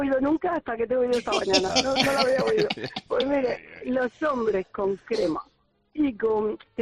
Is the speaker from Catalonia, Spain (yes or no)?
no; Cartagena, Region of Murcia, Spain; Le llamo ahora mismo en la Alcantarilla, pero yo soy de Cartagena.